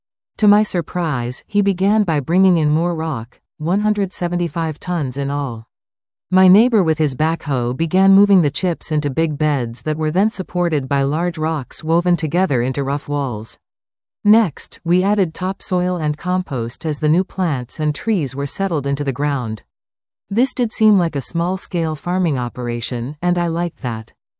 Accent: Berkeley, California, United States; moved away as an adult; now in Canada; I grew up and studied in Berkeley, California, then in 1965 married and moved to a mountain sheep farm in northern British Columbia.

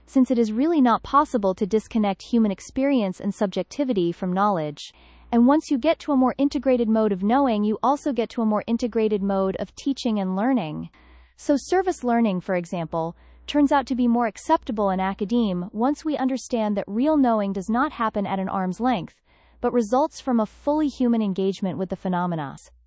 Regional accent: Illinois, United States; the community in which I grew up on Chicago's North Shore was driven by the same kind of anti-Semitism

